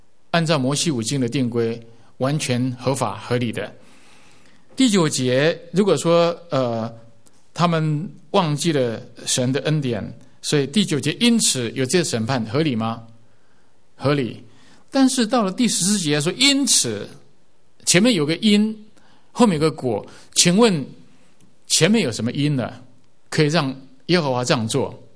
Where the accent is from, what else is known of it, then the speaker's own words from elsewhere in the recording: China; 跟我们中国人很像的，不是吗？